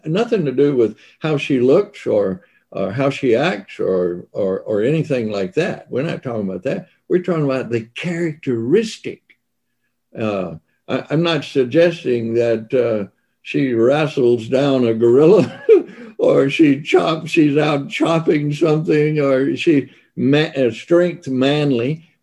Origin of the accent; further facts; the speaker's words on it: Mississippi, United States; As a kid growing up in Mississippi, I don't think virtue was even in our vocabulary.